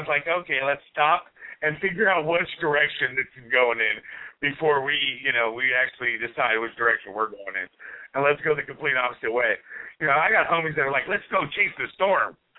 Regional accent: California, United States; because, like, I'm from California, so, like, earthquakes, you have no idea they're coming.

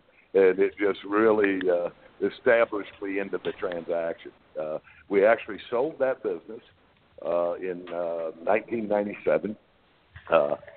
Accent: Oklahoma, United States; moved away; also born or lived in Florida; So I was born and raised in Oklahoma.

